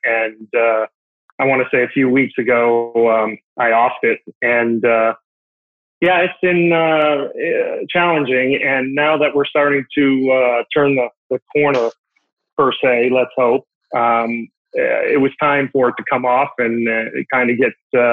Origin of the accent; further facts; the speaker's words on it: New England, United States; But I spent my younger years growing up in the New England area.